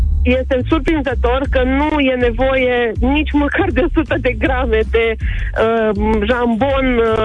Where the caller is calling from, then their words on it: Timișoara, Timiș County, Romania; Nu vă deranjează, sunt din Timișoara